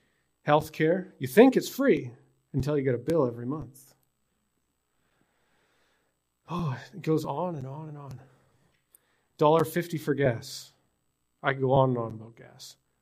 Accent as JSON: {"language": "English", "region": "British Columbia", "country": "Canada", "said": "And I come from British Columbia."}